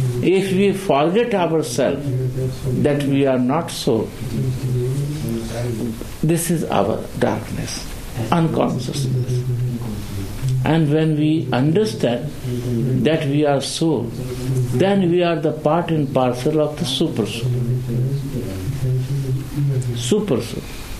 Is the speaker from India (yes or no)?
yes; India; I am from India.